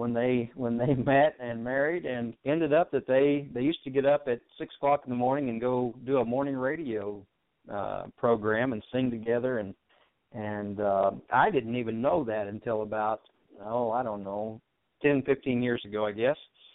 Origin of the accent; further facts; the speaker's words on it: Chinook, Kansas, United States; Well, I was raised in Chinook, Kansas, down here in the southeast corner of the state